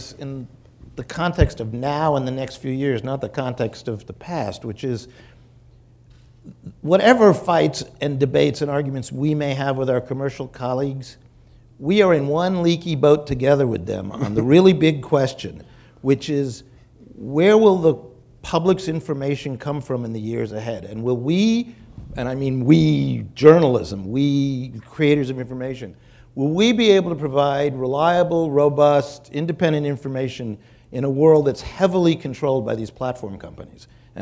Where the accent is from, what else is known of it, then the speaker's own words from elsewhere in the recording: New York, United States; I grew up in New York. What's a lawn?